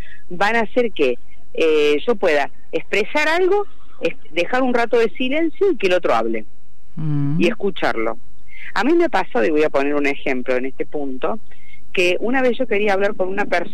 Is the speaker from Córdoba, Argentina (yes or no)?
yes; Córdoba, Argentina; now in Buenos Aires, Argentina; ¿por qué yo no vivo en Córdoba? Siendo que, bueno, soy cordobesa. Sí. Estoy en Buenos Aires.